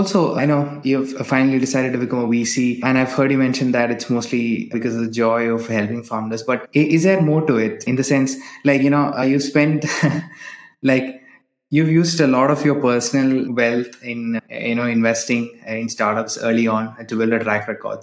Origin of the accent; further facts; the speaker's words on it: Kerala, India; So I'm from Kerala in India